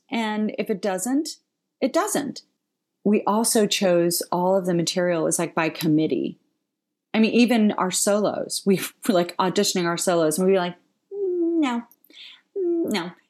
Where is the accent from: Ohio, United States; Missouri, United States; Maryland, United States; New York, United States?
Ohio, United States; even though she's from Alabama and I'm from Ohio, we had very similar sensibilities